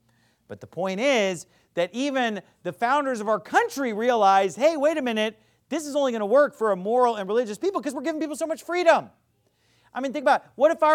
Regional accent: United States; I mean, when I, as an American in 2023, hear slavery

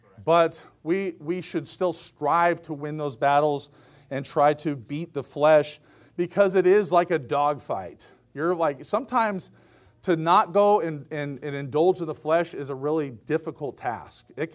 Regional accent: Pacific Northwest, United States; I'm from the Northwest, so 90 is like roasting for us

